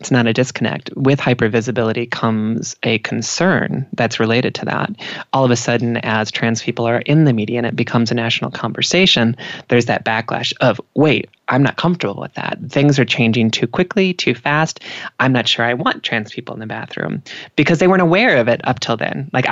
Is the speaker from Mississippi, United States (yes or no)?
yes; Mississippi, United States; I mean, I'm from the South, you know, I'm from Mississippi. My family's in North Carolina.